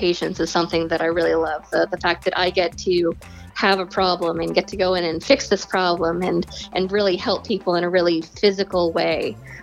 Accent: Fairbanks, Alaska, United States; now in Astoria, United States; Yeah, well, so I'm actually from Fairbanks, Alaska.

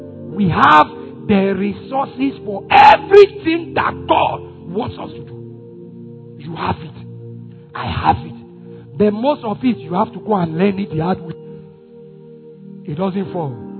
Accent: Accra, Greater Accra, Ghana; when I grew up in Accra, all the boxing champions in Ghana are from that area.

